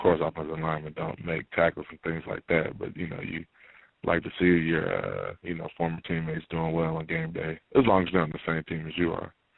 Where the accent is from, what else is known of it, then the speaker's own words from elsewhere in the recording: Michigan, United States; It was like coming back home. I'm from the Michigan is considered the Midwest